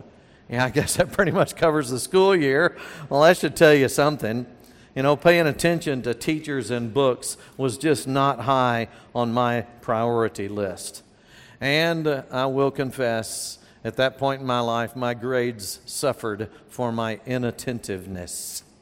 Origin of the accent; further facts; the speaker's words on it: Texas, United States; even though I grew up in Texas, we were always hoping for snow.